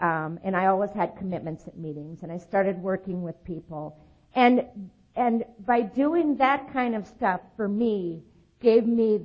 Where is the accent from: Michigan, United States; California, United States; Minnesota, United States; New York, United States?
California, United States; I was born in California, and up to that point, I'd never been out of California.